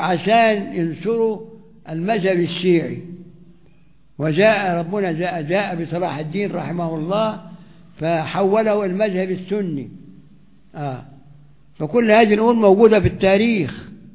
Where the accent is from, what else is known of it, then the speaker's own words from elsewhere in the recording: Egypt; تقول يا سيدنا الحسين، يا سيدة زينب، يا بدوي عندنا في مصر